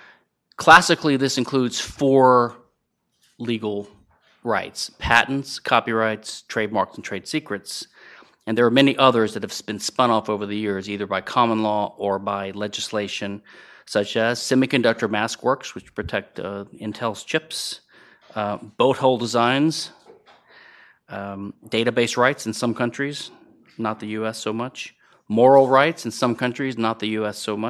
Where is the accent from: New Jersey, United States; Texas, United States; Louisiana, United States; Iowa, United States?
Louisiana, United States; I'm from Louisiana, and I was at LSU in 1988 to 91 for law school